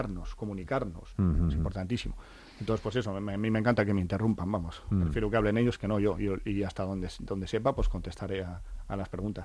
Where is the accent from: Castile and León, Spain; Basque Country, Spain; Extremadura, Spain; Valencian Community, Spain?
Basque Country, Spain; Bilbao; quien somos de Bilbao, ¿no?